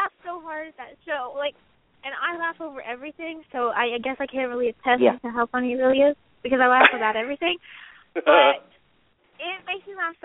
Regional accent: Cincinnati, Ohio, United States; And I'm like, no, I came from Cincinnati.

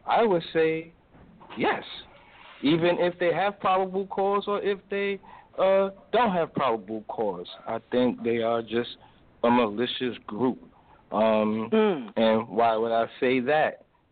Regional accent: New York City, New York, United States; I'm from Harlem.

